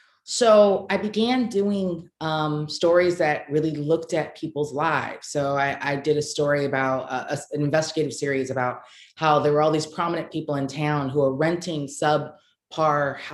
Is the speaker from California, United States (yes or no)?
yes; Los Angeles, California, United States; I'm originally from Los Angeles, born and raised.